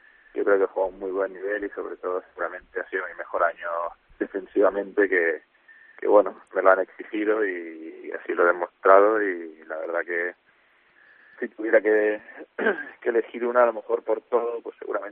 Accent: Cornellà de Llobregat, Catalonia, Spain; Yo soy de Cornellá.

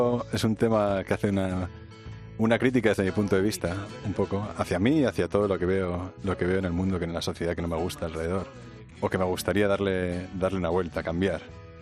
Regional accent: Las Matas, Community of Madrid, Spain; Yo nací, bueno, y soy de Las Matas. Entre la sierra y Madrid, ahí justo, en la frontera.

